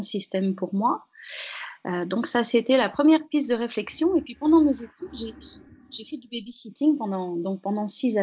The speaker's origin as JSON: {"language": "French", "town": "Paris", "region": "Île-de-France", "country": "France", "lives_now": "Ardèche, France", "said": "on vit en Ardèche, dans une grande maison. Moi je suis parisienne au départ, mon mari est stéphanois."}